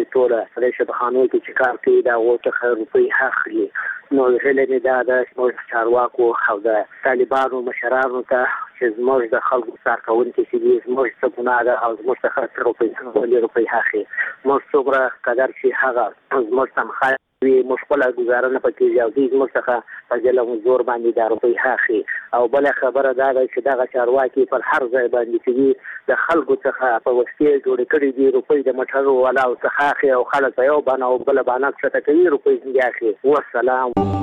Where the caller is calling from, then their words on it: Helmand, Afghanistan; زه د هلمند ولایت نه یو سوالی څخه خبره کوم.